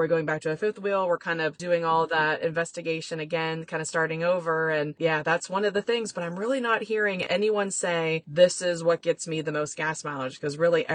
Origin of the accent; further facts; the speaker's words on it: Ohio, United States; also born or lived in Florida; We're from Ohio. In fact, we're in Ohio right now, Northeast Ohio, but we lived in Florida for 20 years before we started traveling.